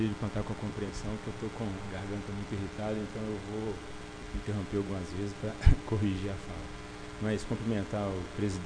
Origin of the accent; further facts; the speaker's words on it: Itabirito, Minas Gerais, Brazil; Como diz aí, nascido e criado aqui em Teberito.